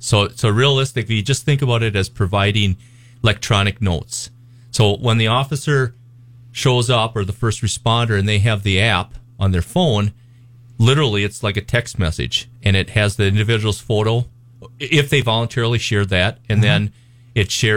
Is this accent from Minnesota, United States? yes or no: yes; Winthrop, Minnesota, United States; now in New Ulm, United States; Yeah, I really like serving in this area. I grew up in the Winthrop area.